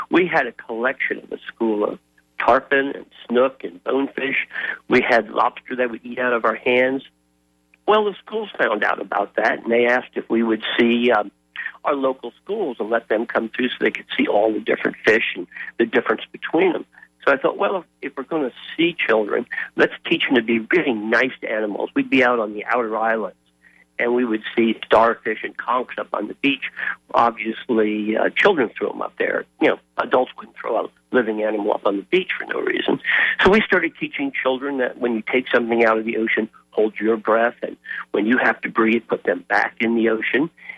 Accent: New Jersey, United States; I'm from New Jersey originally and a little ambitious

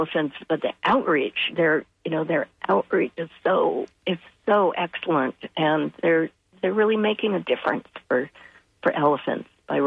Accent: Massachusetts, United States; I grew up on Cape Cod. We had, you know, squirrels and chickadees in our backyard.

